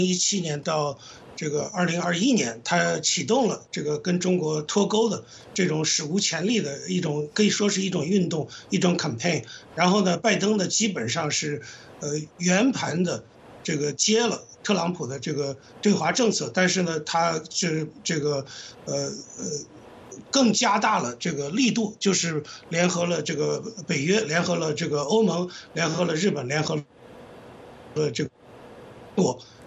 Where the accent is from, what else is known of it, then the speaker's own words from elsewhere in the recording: United States; 我们作为美国人，我们自己的领导人